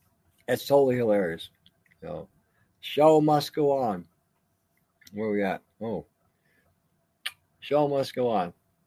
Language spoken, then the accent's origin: English; Canada; Canadians, we don't want to fight each other. What do we want to fight? We're Canadian.